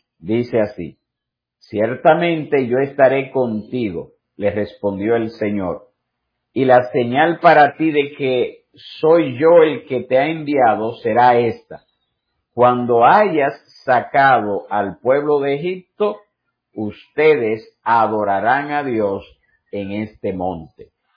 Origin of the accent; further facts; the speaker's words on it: Dominican Republic; como el caso de nosotros que somos dominicanos